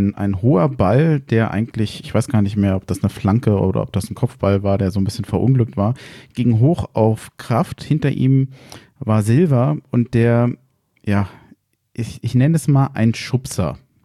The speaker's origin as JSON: {"language": "German", "town": "Frankfurt", "region": "Hesse", "country": "Germany", "said": "als Frankfurter"}